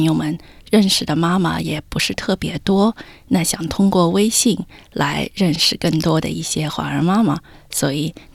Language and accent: Chinese; Melbourne, Victoria, Australia; also born or lived in China / United States; 我是在墨尔本长大的，我是小时候跟我爸妈一起过来移民的，我七岁就来这里了，然后在这里读完小学、中学、大学、本科，并进入工作。